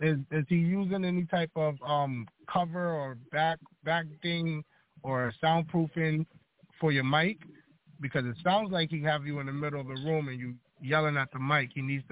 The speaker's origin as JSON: {"language": "English", "region": "New York", "country": "United States", "said": "I'm not going to lie. I'm from New York, bro."}